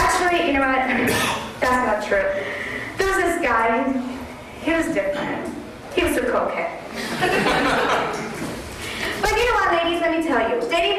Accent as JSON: {"language": "English", "country": "Puerto Rico", "said": "I'm Puerto Rican. So you're from New York? No? I'm from Puerto Rico."}